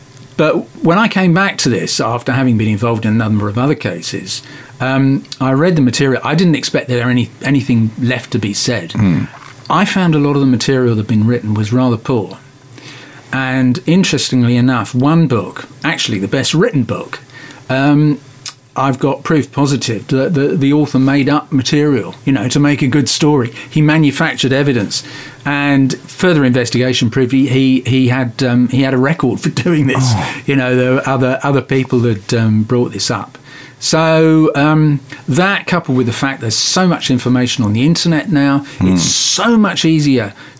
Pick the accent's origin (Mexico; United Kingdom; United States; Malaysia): United Kingdom; Ealing, London; I grew up in Ealing in West London. I must have passed the place where he was arrested 1,000 times on my way to school.